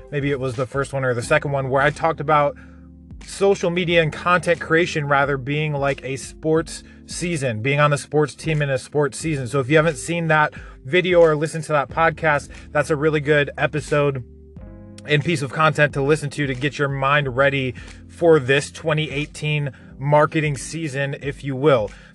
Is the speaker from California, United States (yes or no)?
no; Buffalo, New York, United States; born there; which is near and dear to my heart because I was born in Buffalo.